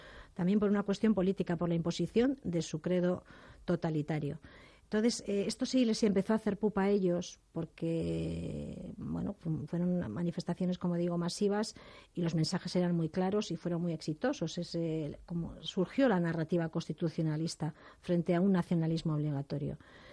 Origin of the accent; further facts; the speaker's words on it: Basque Country, Spain; now in Madrid, Spain; aquí madrileña de adopción y encantada. Pero ha sido muy doloroso, ha sido muy duro porque yo cada vez que volvía a mi tierra y al País Vasco o a Navarra, pues vivía con escolta